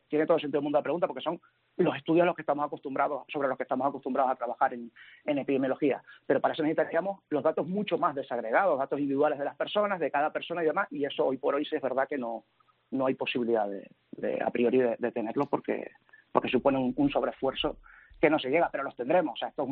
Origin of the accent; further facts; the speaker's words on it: Canary Islands, Spain; yo soy canario, de islas menores de mi comunidad autónoma